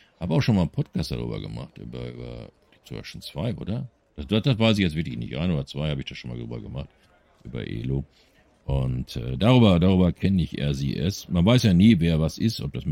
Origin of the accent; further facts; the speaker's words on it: North Rhine-Westphalia, Germany; Aber ich komme hier aus dem Pott, verdammte Scheiße, ja?